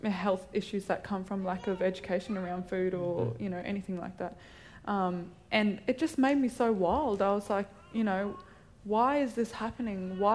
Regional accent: Logan, Queensland, Australia; I'm from Logan. You're from Logan.

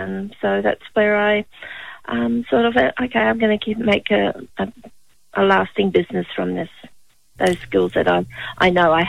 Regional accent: Southport, Queensland, Australia; I've born and bred Gold Coast in Southport. I've been on the coast all my life, still live in Southport. My mum still lives here

